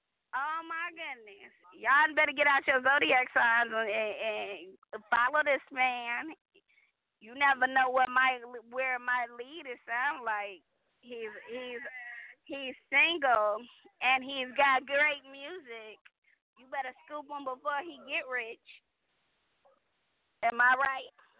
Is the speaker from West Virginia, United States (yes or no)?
no; Chicago, Illinois, United States; because, you know, I'm originally from Chicago.